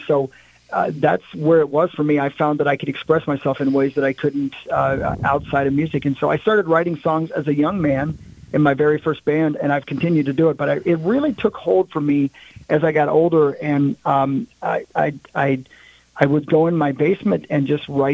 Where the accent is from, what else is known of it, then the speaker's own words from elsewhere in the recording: Union City, Indiana, United States; maybe I can find my way out of Union City, Indiana, using music.